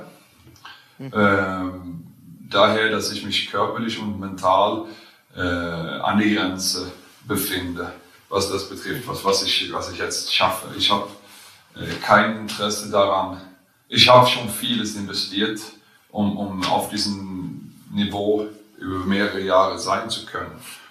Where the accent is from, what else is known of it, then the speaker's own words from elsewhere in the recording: Karlskrona, Blekinge, Sweden; wir sehen in meine Heimat zurück. Okay. Da, wo ich herkomme. Karlskrona heißt es. Und da gehen wir zurück.